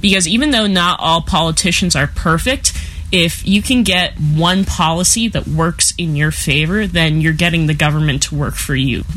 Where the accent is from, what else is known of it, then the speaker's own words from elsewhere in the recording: United States; just as an American